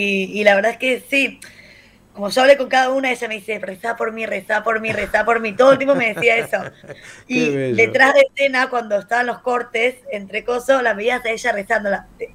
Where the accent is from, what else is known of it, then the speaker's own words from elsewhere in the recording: Buenos Aires, Argentina; now in Tel Aviv, Israel; Soy de Argentina, de Buenos Aires, y vivo hace 8 años en Israel, en Tel Aviv